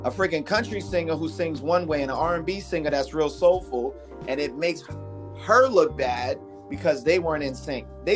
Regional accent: Brooklyn, New York, United States; I'm from Brooklyn, so I get you, you know?

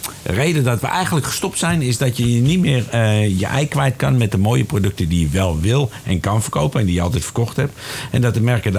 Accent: Zwanenburg, North Holland, Netherlands; Ik ben opgegroeid in Zwanenburg. En daar heb ik jarenlang een bedrijf mogen runnen wat van onze familie was.

